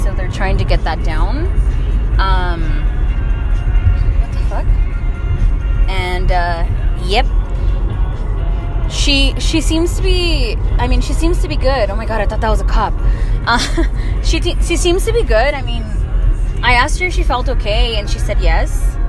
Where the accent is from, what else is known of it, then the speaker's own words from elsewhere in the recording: Los Angeles, California, United States; I was like, no, I'm from Los Angeles.